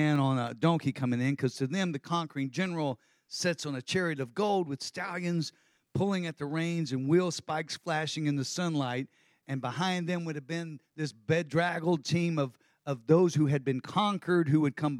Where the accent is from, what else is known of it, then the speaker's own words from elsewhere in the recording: Texas, United States; because I'm a Texan and that's just the way it works.